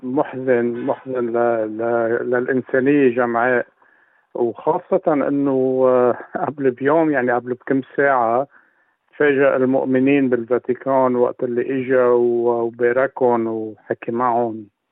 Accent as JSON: {"language": "Arabic", "country": "Lebanon", "said": "بس أنا كلبناني يمكن يكون شوي عندي مشاعر خاصة بهالموضوع"}